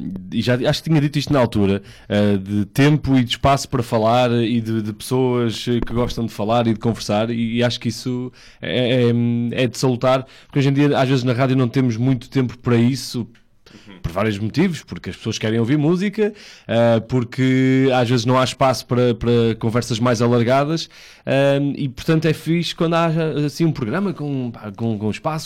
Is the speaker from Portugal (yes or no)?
yes; Vila Nova de Gaia, Norte, Portugal; e eu como sou de Gaia